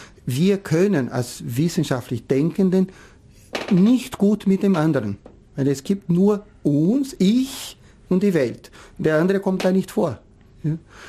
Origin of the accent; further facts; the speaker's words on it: Brazil; moved away as an adult; now in Austria; dass ich als Brasilianer hier in Österreich aufgewachsen bin. Also ich bin von Brasilien mit 20 weggezogen